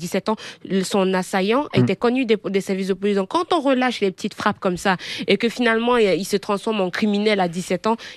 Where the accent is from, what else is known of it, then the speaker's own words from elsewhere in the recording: Cameroon; je viens du Cameroun et c'est à peu près pareil. J'ai vécu des scènes dans ma vie, étant adolescente même quand j'habitais toute seule à Yaoundé